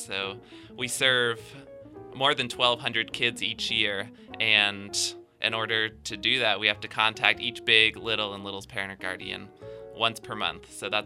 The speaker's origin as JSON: {"language": "English", "town": "Cranberry Township", "region": "Pennsylvania", "country": "United States", "lives_now": "Shaler, United States", "said": "I'm actually from Cranberry Township up in Butler County. But now I live in Shaler."}